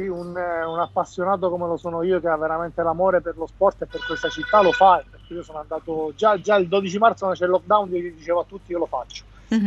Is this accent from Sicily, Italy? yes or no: yes; Palermo, Sicily, Italy; io da palermitano non lo so, nonostante c'ho la famiglia e gli amici qua